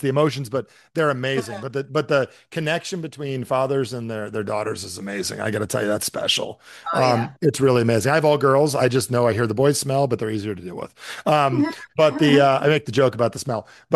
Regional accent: New Jersey, United States; I'm from Jersey, so we don't say human, we say human. We just cut off the H.

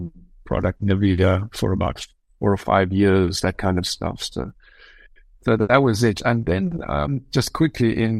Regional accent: South Africa; moved away as an adult; also born or lived in Germany / London; I grew up in South Africa. I studied photography there. I worked as a photographer as well. I am of German descent. I am German.

